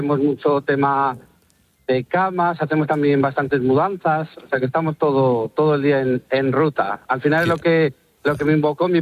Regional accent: Salamanca, Castile and León, Spain; Yo soy de Salamanca.

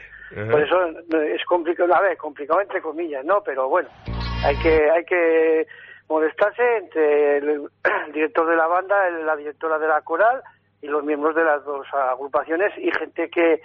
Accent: Fitero, Navarre, Spain; pero somos todos de Fitero, ¿eh?

